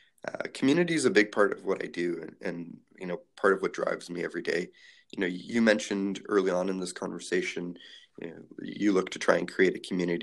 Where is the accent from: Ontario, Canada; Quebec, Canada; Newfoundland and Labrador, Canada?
Ontario, Canada; Toronto; also born or lived in Jerusalem; now in Cumberland, Canada; I was actually born in Jerusalem, in Israel. I was raised in Toronto. So something different about me is that I grew up in Canada's largest city, right downtown. And now I'm living in a small town, Cumberland, BC, a town of less than 4,000 people.